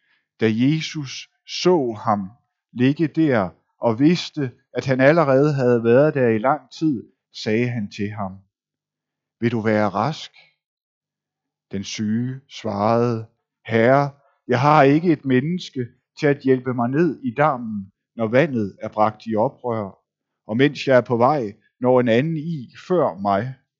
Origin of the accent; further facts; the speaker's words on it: Zealand, Denmark; Særligt på Lolland, hvor jeg er fra, er der marker, så vidt øjet bredes ud.